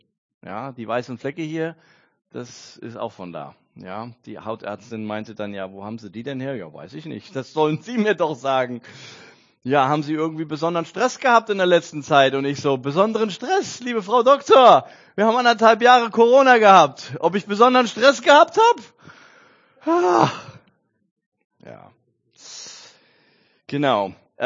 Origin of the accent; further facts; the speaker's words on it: Germany; Ich bin ja nun wirklich 100% Deutscher geboren und in Deutschland ist man pünktlich.